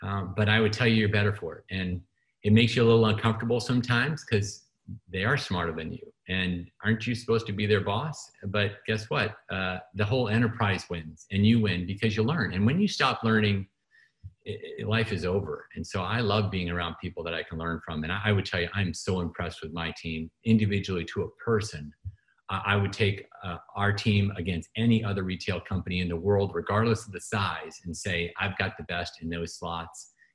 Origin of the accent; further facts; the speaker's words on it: New England, United States; I mean, I grew up in New England, and they always had this philosophy to buy, you know, draft the best available athlete.